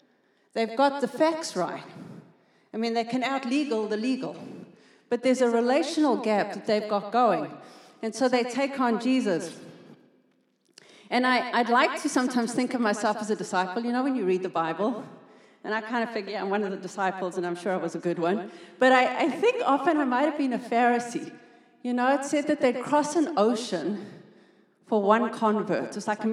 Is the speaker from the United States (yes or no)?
no; South Africa; I am South African. If you're not tracking my accent, I want to say that I can put it on very much stronger. This is how we talk at home.